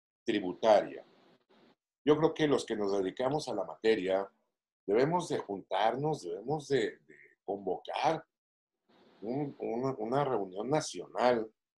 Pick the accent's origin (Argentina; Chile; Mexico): Mexico; veo a mi pueblo México